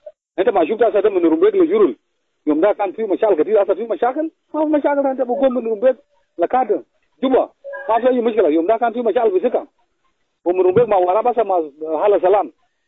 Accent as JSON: {"language": "Arabic", "country": "South Sudan", "said": "أنا كمواطن جنوبي"}